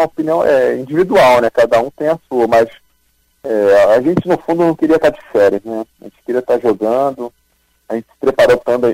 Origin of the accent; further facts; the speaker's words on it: Rio de Janeiro, Brazil; now in Porto Alegre, Brazil; eu sou carioca. Minha família é toda do Rio de Janeiro.